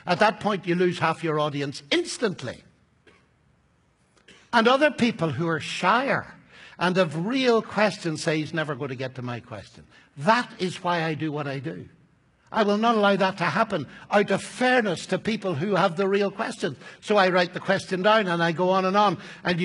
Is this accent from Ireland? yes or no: yes; Ireland; Often, I get excited. I'm an Irishman, you see. So I have to watch my temperament.